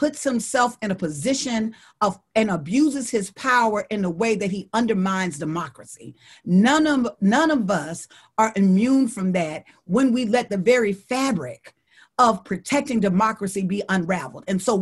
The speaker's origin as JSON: {"language": "English", "region": "Deep South", "country": "United States", "said": "The reason why I know that is because I'm from the Deep South and we live with Trump every day."}